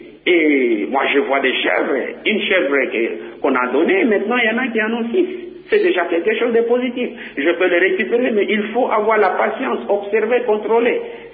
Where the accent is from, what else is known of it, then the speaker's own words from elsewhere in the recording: Bandundu, Kwilu, DR Congo; Moi, je suis de Bandundu.